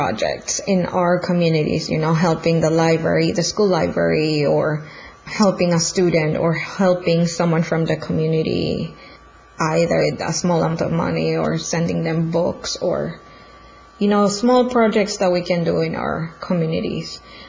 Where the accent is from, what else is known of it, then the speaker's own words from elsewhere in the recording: Tegucigalpa, Francisco Morazán, Honduras; now in Mobile, United States; I am 33 years old. I am from Tegucigalpa, Honduras. My mother, brother, and nephew are all in Honduras, and I am in the United States, currently in Mobile, Alabama.